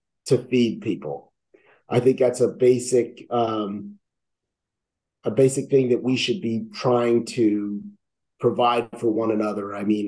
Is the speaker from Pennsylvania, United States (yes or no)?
yes; Lebanon, Pennsylvania, United States; I grew up in Lebanon, Pennsylvania, so I'm a central Pennsylvanian. My grandmother, my father, my grandmother, and all were from this area.